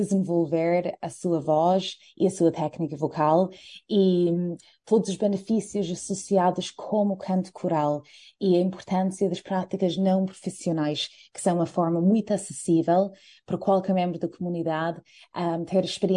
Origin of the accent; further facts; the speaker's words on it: Ireland; Portuguese is a second language; moved away as an adult; now in Portugal; Eu sou de Irlanda. Sim, da República da Irlanda.